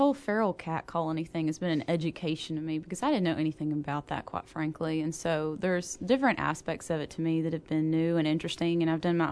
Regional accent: Texas, United States; I'm from East Texas

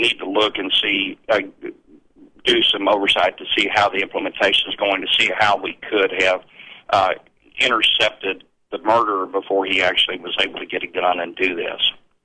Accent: Texas, United States; but as a Texan, I learned how to handle a weapon before I was a teenager.

